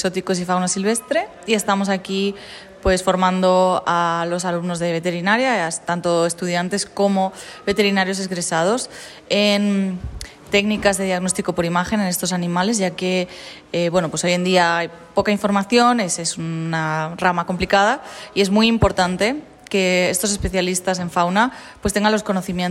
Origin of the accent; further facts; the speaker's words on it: Spain; soy doctora, vengo desde España